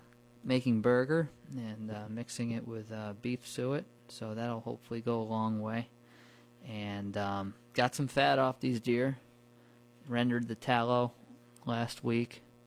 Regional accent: New York, United States; it's too humid where I grew up in the Hudson Valley

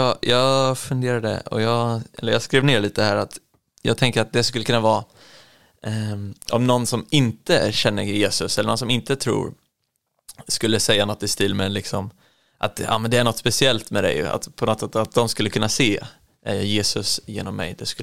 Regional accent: Småland, Sweden; also born or lived in Gothenburg; Jag föddes ju faktiskt på andra sidan Sverige, Göteborg. Så det var kul. Så jag började mina första år nere i Göteborg. Men sen så har jag haft majoriteten av min uppväxt i Småland. I Holsbybrunn utanför Vetlanda. Som jag flyttade när jag var 10 någon gång.

